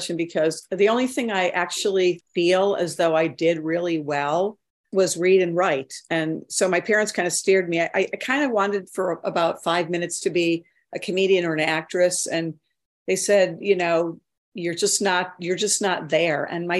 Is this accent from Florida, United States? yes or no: no; Cleveland, Ohio, United States; I'm from Cleveland.